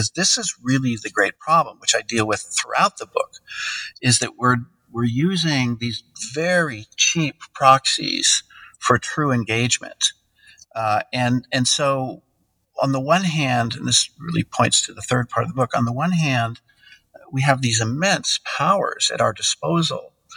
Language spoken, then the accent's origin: English; United States; So I grew up and I would say, well, I'm an American.